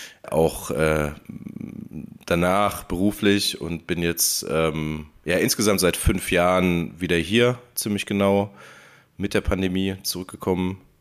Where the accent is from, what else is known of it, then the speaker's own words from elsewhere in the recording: Miltenberg, Bavaria, Germany; Also ich bin hier in Miltenberg aufgewachsen. Es ist ein sehr idyllisch gelegenes kleines Städtchen mit 10.000 Einwohnern, Fachwerkhäusern, einer alten Altstadt, sehr historisch geprägt. Wir haben hier sind in einer Weinregion. Wir haben eine Brauerei hier